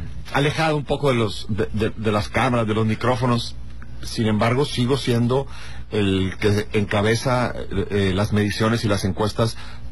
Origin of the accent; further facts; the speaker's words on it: Coahuila, Mexico; porque no todos los años... tengo la posibilidad de estar aquí en mi tierra